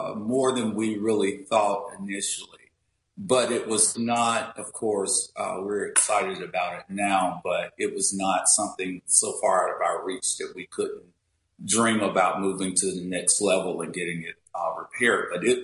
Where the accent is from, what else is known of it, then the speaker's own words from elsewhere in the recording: the South, United States; I'm originally from the South, and so you definitely wouldn't see anything in Alabama like that.